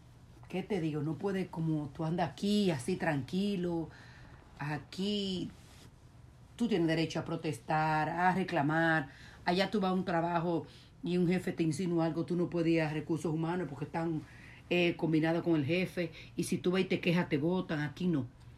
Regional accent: Santo Domingo, Distrito Nacional, Dominican Republic; moved away as an adult; now in United States; Soy nacida en Santo Domingo y crecí en Santo Domingo.

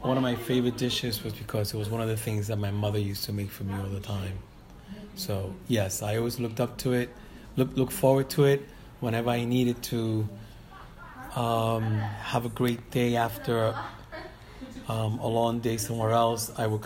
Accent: Bronx, New York, United States; I grew up in the South Bronx, not too far from where we are right now, which is 345 Brook Avenue. I grew up in Hunts Point, and most of my life I spent in the Bronx until I moved away from the Bronx.

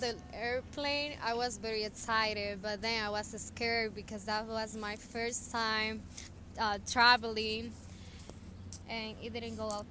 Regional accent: Dominican Republic; moved away; I grew up in the Dominican Republic, but I came here 4 years ago.

